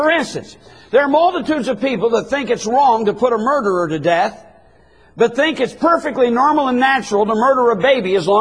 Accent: United States; born there; Of course, I was born in America. I've been free all my life.

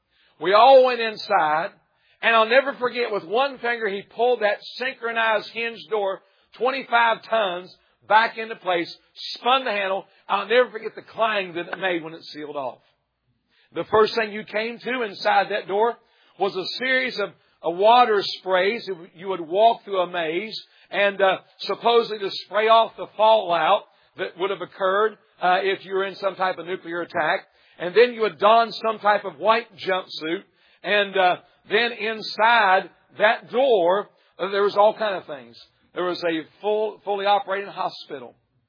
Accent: West Virginia, United States; I'm from West Virginia, born and raised there, pastor there for over 10 years, and that's my heritage.

